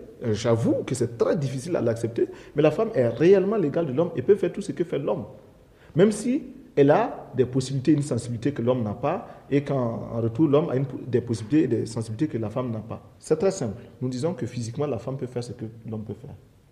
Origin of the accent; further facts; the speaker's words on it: Burkina Faso; toute la mentalité chez nous en Volta est faite de telle sorte